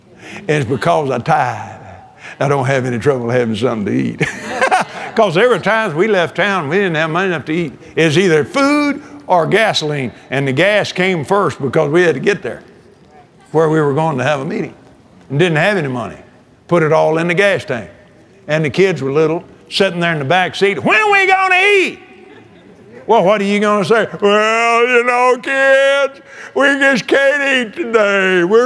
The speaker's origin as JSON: {"language": "English", "town": "Abilene", "region": "Texas", "country": "United States", "tie": "born or raised there", "said": "I was raised in Abilene, Texas."}